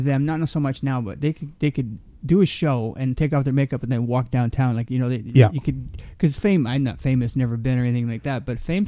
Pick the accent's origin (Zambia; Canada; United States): Canada; Canadian, obviously we're Canadian